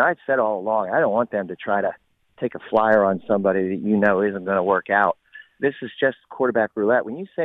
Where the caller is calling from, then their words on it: Unionville, Pennsylvania, United States; Hey, Corey … in Unionville.